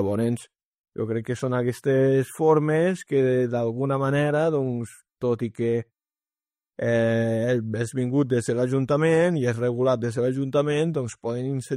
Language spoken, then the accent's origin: Catalan; Lladrós, Catalonia, Spain; la festa major del meu poble, la festa major de Lladrós